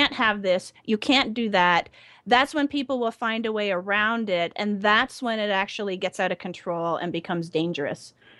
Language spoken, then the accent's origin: English; Canada; Well, I'm from Canada, and marijuana is legal there, too.